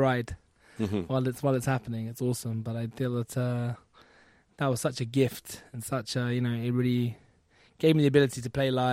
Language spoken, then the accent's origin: English; London, United Kingdom; I love playing a London show as well. London show's always great. It's my hometown.